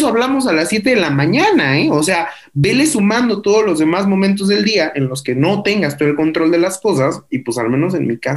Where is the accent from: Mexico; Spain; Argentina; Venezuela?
Mexico; como buenos mexicanos, realmente la ira es la pérdida del control